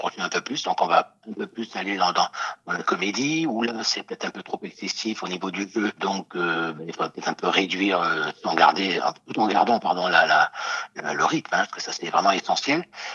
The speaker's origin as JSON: {"language": "French", "town": "Marseille", "region": "Provence-Alpes-Côte d'Azur", "country": "France", "said": "puisqu'on est originaire de Marseille"}